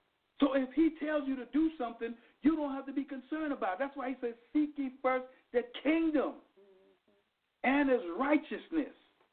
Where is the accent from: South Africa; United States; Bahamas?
Bahamas; You know, I was raised in the Bahamas, and any time it was about to rain, there was a certain fragrance that came in the atmosphere.